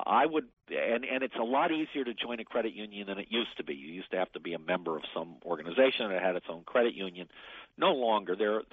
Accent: Washington, District of Columbia, United States; I speak of this as the son of a career federal government employee. I grew up in Washington.

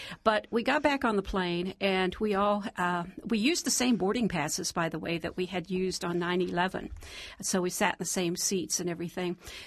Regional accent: Ohio, United States; Yes. I come from Vinton County. I know what poor and talking funny is.

